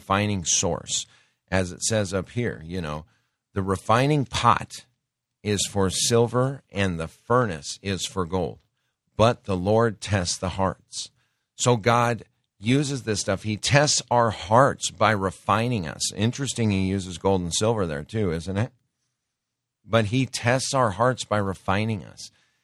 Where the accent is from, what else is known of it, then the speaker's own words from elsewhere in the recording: Montana, United States; I grew up in Montana on country music